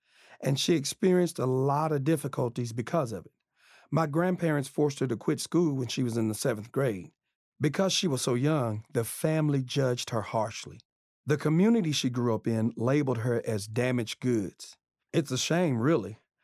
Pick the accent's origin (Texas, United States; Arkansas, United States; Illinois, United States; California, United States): Texas, United States; Lubbock; born there; I was born in Lubbock, Texas, to an incredible, resilient woman. … not only was the rock of our family